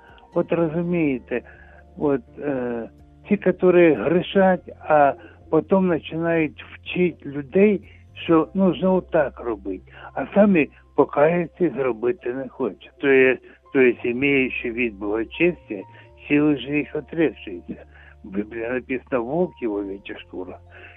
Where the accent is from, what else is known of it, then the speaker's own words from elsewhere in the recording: Yenakiieve, Donetsk Oblast, Ukraine; born there; я народився в Єнакіо Донецької області, але там недалеко від Єнакіо було село, де жила моя бабуся по мамі.